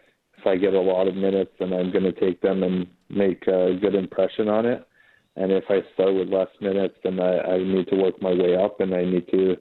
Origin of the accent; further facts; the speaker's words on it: Montreal, Quebec, Canada; coming back to Canada is always fun, you know, being born and raised in Montreal.